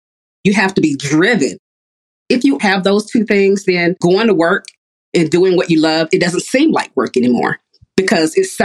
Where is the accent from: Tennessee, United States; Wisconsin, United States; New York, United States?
Tennessee, United States; Chattanooga; We are from Chattanooga, Tennessee. I was born and bred here in the Deep South.